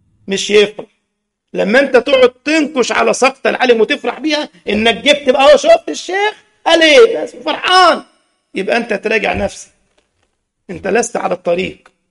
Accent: Morocco; عندنا في المغرب والجزائر الشقيقة والكثير من الدول العربية يعملون حلقة ذكر جماعي

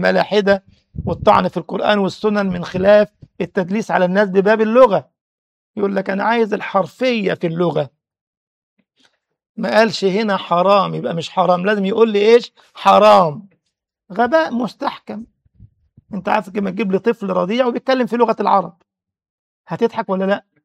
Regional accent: Egypt; فقلت له أنا مصري،

